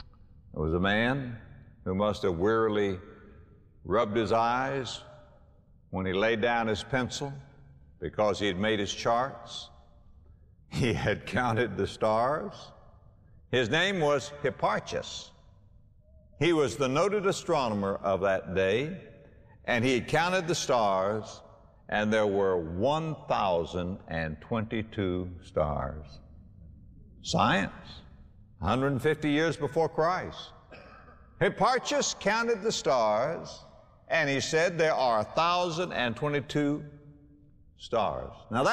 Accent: West Palm Beach, Florida, United States; just go to my hometown of West Palm Beach, Florida, cross the bridge, go over to Palm Beach

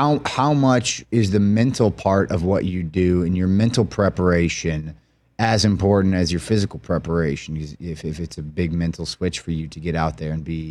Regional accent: Davenport, Iowa, United States; I'm from Iowa, Davenport, Iowa, right down I-80.

